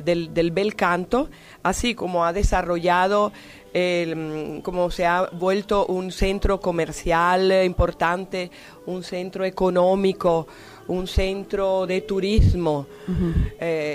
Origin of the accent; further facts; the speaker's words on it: Panama; moved away; cuando yo me fui de aquí, de Panamá, no existía nada de eso